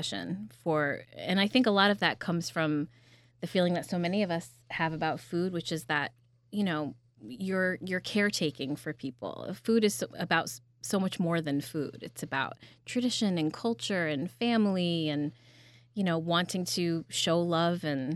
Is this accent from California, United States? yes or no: no; New York, United States; moved away as an adult; I grew up in the Capital District, and then I left at 18, and I really never thought that I would come back.